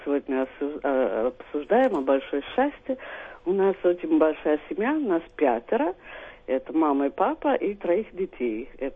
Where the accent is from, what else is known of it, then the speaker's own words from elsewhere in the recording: Italy; Russian is a second language; moved away as an adult; also born or lived in Belgium / France / England / Russia; Я из Италии, родом из Италии. Я родилась из итальянской семьи и жила в Италии до 23 лет. После этого я жила во многих-многих странах. Я жила в Бельгии, во Франции, в Англии, в России, в Чехии.